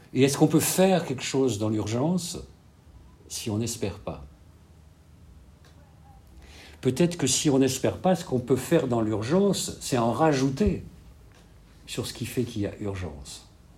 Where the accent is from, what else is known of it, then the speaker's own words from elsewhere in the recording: France; Je suis français, mais si je dois dire le « je » que je suis, « français » n'est pas un adjectif suffisant